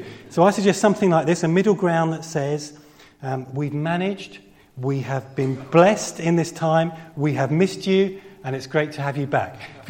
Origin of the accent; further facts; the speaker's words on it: Chichester, South East England, United Kingdom; As Piero said, I'm from Chichester. Chichester's about 30 miles away.